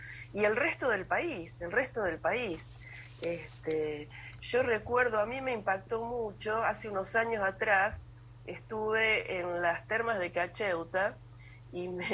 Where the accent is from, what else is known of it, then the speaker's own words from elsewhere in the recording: Rosario, Santa Fe, Argentina; Bueno, gracias. Soy Rosarina, sí, soy Rosarina.